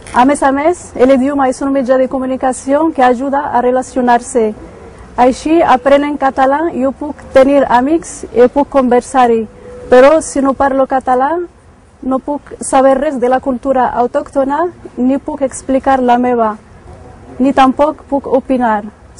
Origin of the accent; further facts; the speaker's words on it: Morocco; Catalan is a second language; moved away as an adult; now in Reus, Spain; Hola, sóc … del Marroc. Vaig estudiar filologia francesa a la universitat i fa 2 anys que visc a Reus. Vaig començar a aprendre català 2 mesos després d'arribar a Catalunya